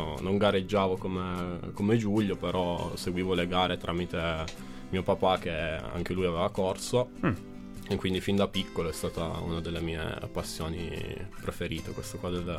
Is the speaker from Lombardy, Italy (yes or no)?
no; Chivasso, Piedmont, Italy; io sono di qua, sono nato a Chivasso, qua, quindi vicino a Torino.